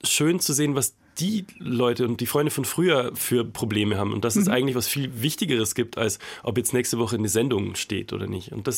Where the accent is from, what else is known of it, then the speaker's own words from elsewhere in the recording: Schwandorf, Bavaria, Germany; in Schwandorf, wo ich aufgewachsen bin